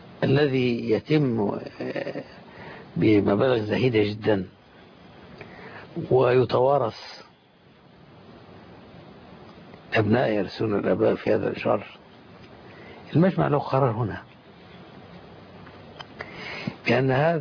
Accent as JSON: {"language": "Arabic", "country": "Qatar", "said": "على سبيل المثال في قطر، عندنا في قطر كل الشركات التي لا تتعامل بالربا مكتوبة"}